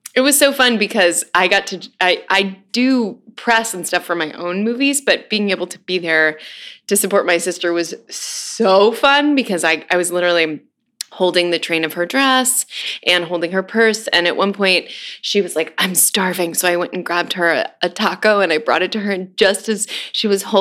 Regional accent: New York, United States; I don't know from country music. I grew up in New York, right?

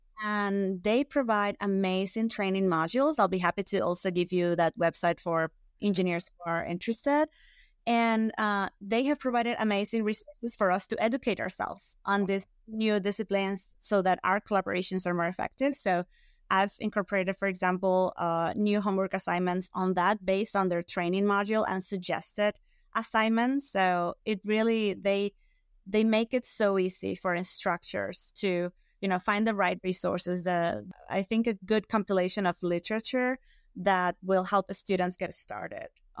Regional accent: Venezuela; I am from Venezuela originally

